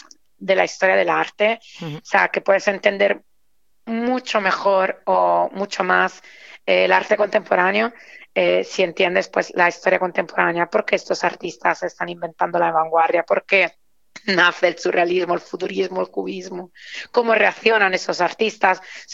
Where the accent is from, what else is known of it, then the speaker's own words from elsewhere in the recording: Spain; evidentemente Velázquez es en mi background cultural siendo español.